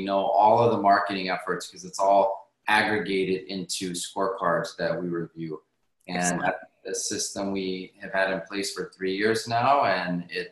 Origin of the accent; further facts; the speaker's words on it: Southwest, United States; So, I grew up in the Southwest as well.